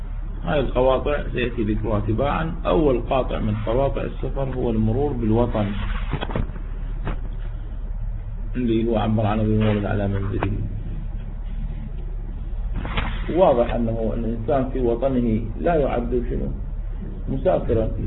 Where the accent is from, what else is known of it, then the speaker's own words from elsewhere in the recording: Baghdad, Baghdad Governorate, Iraq; born there; now in Najaf, Iraq; أنا مولود ببغداد بس النجف هم وطن إلي.